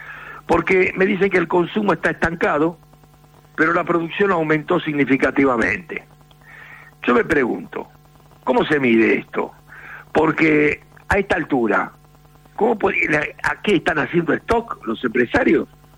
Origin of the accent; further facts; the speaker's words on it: San Telmo, Buenos Aires, Argentina; born there; como yo nací en San Telmo allá hace muchos años